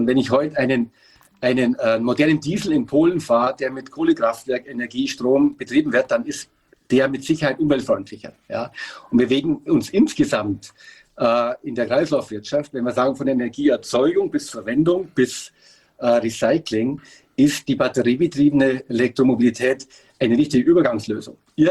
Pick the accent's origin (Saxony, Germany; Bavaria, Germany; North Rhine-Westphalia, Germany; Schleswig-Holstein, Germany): Bavaria, Germany; Ich als Bayer